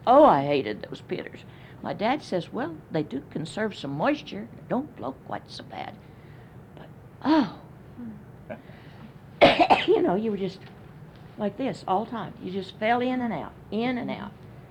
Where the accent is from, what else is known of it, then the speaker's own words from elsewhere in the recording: Kansas, United States; Stupid me, as I say, I was from Kansas. I never ate cornbread till I was grown. I never even tasted it. We didn't know anything about cornmeal.